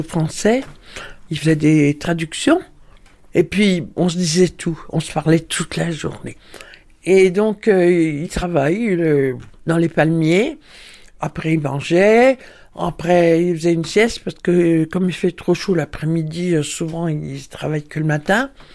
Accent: Bourg-en-Bresse, Auvergne-Rhône-Alpes, France; born there; now in Montpont-en-Bresse, France; Je suis née à Bourg-en-Bresse et je vis à Montpont-en-Bresse, dans la Bresse.

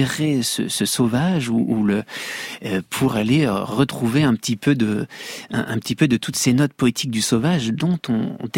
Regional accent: Grand Est, France; Les Vosges, là, c'est quand même mon fief, c'est là où j'ai grandi, où j'ai fait mes premiers bivouacs, premier affût, où je me suis vraiment forgé.

